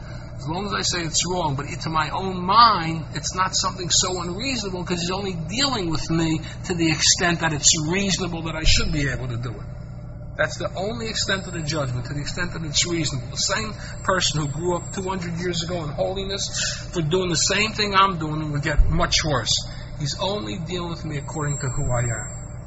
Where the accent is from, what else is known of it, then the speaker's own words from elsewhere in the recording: United States; growing up in America, I can say, well, God's looking at me as if I grew up, you know, 100 years ago in Vilna.